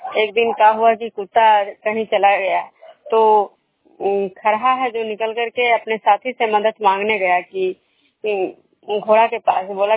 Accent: Khujra, Bihar, India; मैं विष्णु ग्राम खुजरा पंचायत नालंदा जिला नगर नवसा प्रखंड के निवासी हूँ।

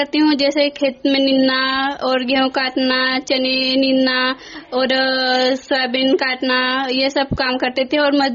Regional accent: Saikheda Khurd, Madhya Pradesh, India; मैं ग्राम साईखेड़ा खुर्द से हूँ

